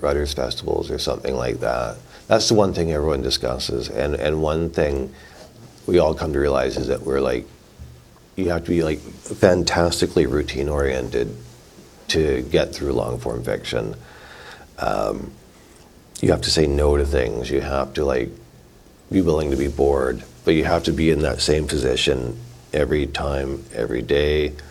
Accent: Canada; I'm from Canada. Being Canadian was sort of like being like American light or American, like slightly different.

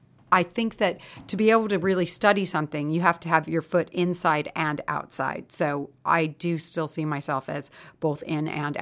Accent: United States; accent: American; moved away; And I also have certain opportunities because I have an American accent.

